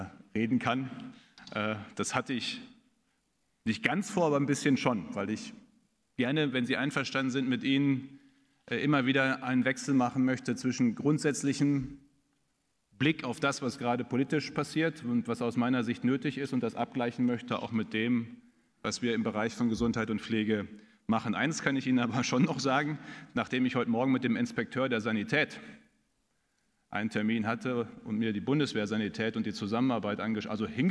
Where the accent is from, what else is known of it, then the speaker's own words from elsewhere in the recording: North Rhine-Westphalia, Germany; dass das Ganze dann noch in Westfalen stattfindet. Freut mich natürlich als Westfale auch ganz besonders.